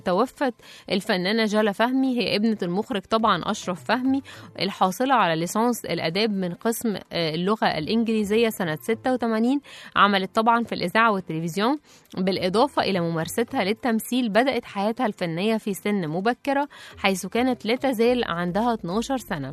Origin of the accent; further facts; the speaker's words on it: Egypt; طبعا احنا نحب دايما ان احنا كمصريين نركب الترند.